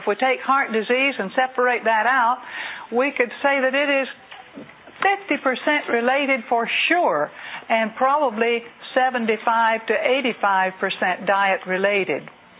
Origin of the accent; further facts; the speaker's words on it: Georgia, United States; When I grew up in South Georgia, I ate the general diet that was popular in South Georgia.